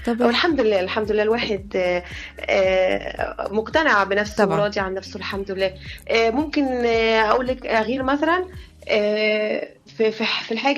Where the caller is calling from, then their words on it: Cairo, Cairo Governorate, Egypt; من القاهرة.